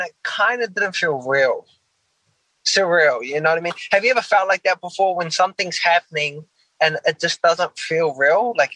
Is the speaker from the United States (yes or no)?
no; New Zealand; I'm originally from New Zealand, so we don't really mess around with handguns. We got rifles. I grew up hunting, but not handguns.